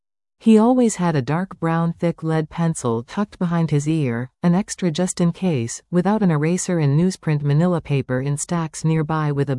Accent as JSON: {"language": "English", "town": "Fontana", "region": "California", "country": "United States", "tie": "born or raised there", "said": "was a little girl growing up in Fontana, California, I was so proud to share, my daddy is a newspaper man, with anyone who would listen."}